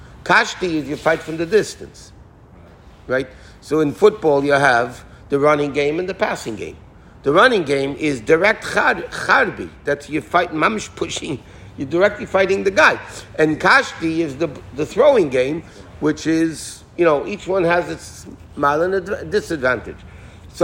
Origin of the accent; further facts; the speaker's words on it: United States; born there; I was born in America.